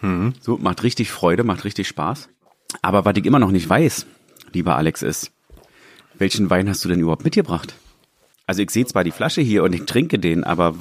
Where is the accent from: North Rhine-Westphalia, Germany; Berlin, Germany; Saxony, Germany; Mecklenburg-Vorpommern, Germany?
Berlin, Germany; als Berliner